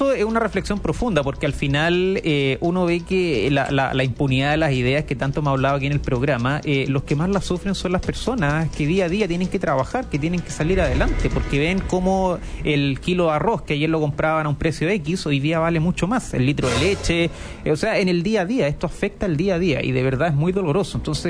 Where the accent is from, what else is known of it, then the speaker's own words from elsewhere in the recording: Chile; uno se hace la pregunta como buen chileno: ¿dónde está la plata?